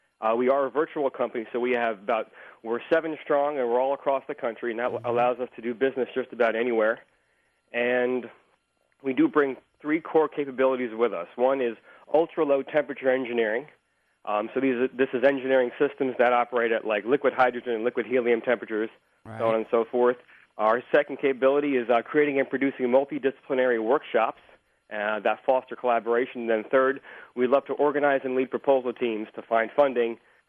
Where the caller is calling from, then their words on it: Berkeley, California, United States; I'm calling from Berkeley, California.